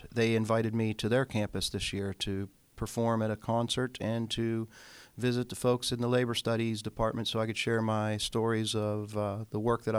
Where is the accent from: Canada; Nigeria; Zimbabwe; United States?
United States; West Virginia; and they visit my home state of West Virginia, and I lead them on service and learning trips.